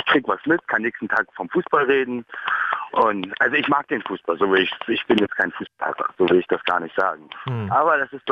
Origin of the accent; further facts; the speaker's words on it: Hamburg, Germany; Ich komme aus Hamburg.